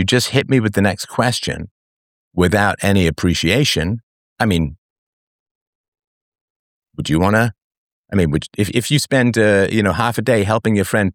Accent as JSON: {"language": "English", "region": "England", "country": "United Kingdom", "tie": "born or raised there", "said": "I was raised in England, went to boarding school and so on."}